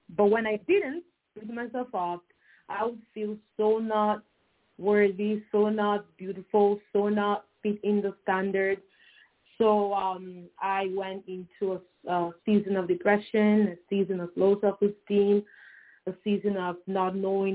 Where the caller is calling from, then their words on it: Toronto, Ontario, Canada; Okay, I'm calling from Toronto, Canada.